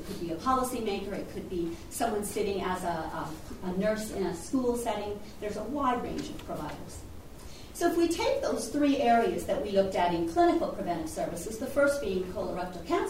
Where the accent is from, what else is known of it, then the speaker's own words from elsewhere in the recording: Canada; Now, I always like to start here because I'm a Canadian